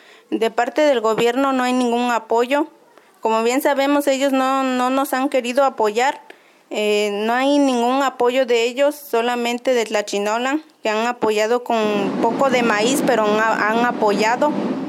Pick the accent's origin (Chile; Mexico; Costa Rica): Mexico; Yucunduta, Guerrero; vengo de la comunidad de Yucunduta, municipio de Metlatono.